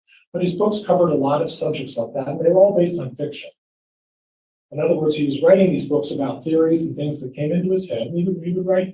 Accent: Meridian, Idaho, United States; And I'm from Meridian, Idaho. I'm an attorney from Meridian, Idaho, over here on the west side of the state.

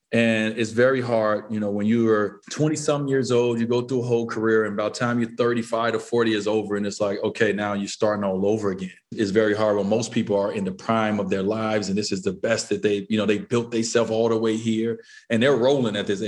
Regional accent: Chicago, Illinois, United States; I grew up there on the South Side of Chicago, you know, just a young kid who, you know, loved his mother.

